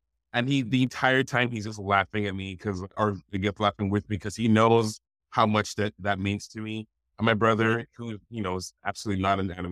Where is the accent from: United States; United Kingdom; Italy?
United Kingdom; Scotland; also born or lived in Nigeria; now in Canada; I was actually born in Nigeria, so I have a Nigerian passport as well. And then I grew up in Scotland, the northeast of Scotland. And so I have my British passport. And then when I moved to Canada